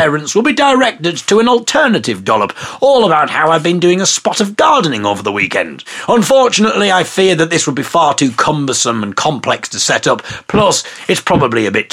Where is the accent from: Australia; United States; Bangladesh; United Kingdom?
United Kingdom; Hartlepool, North East England; my hometown of Hartlepool back to the top of the teenage pregnancy league. My dad is a very proud Hartlepoodlian